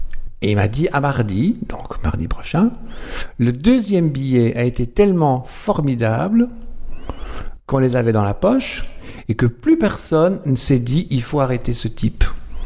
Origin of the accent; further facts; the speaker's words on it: Wallonia, Belgium; born there; Je suis né dans le Borinage, qui est donc le pays... c'est là où il y avait des charbonnages